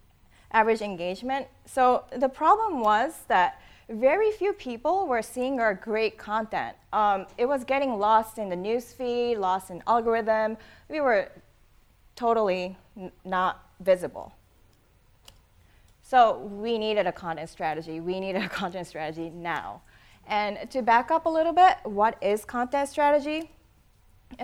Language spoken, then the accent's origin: English; Japan; English is a second language; also born or lived in Cleveland, United States / Boston, United States; now in Chicago, United States; I am originally from Japan, and I'm married to an Indian guy.